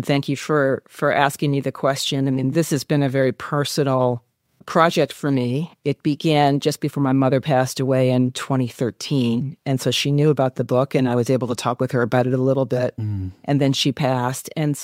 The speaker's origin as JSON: {"language": "English", "town": "Detroit", "region": "Michigan", "country": "United States", "tie": "born or raised there", "said": "And then I had another foot in the city of Detroit growing up around Black doctors and Black lawyers and school administrators and nurses."}